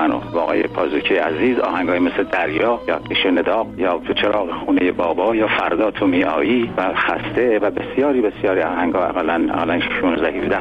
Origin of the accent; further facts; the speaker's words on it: Isfahan, Iran; مکتب، کودکستان، دبستان، دبیرستان و دانشگاه رو در اصفهان تمام کردم. عزیز بگم اصفهانی نیستم؟